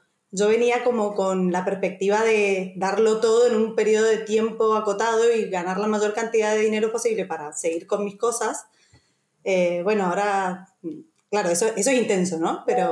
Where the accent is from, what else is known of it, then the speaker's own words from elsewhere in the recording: Mendoza, Argentina; now in Ibiza, Spain; soy mendocina, soy arquitecta también y vengo a Ibiza por temporada desde hace 5 años más o menos y este año decidí quedarme